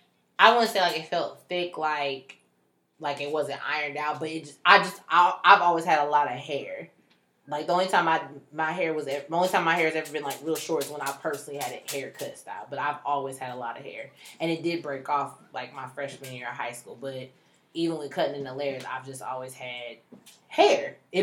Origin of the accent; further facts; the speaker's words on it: Richmond, Virginia, United States; And y'all remember I grew up in Richmond. This is majority white folks